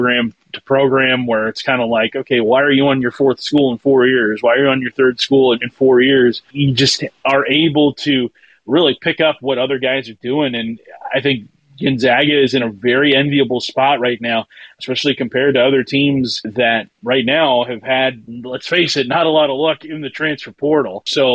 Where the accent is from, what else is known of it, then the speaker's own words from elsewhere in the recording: Kent, Washington, United States; He's from my hometown, actually, out in Kent, Washington.